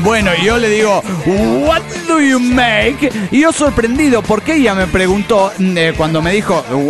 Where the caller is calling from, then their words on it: Guadalajara, Jalisco, Mexico; de Guadalajara, Jalisco, México.